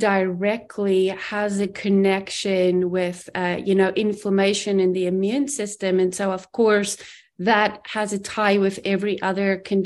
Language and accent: English; South Africa; moved away as an adult; I grew up in South Africa, immigrated when I was 21.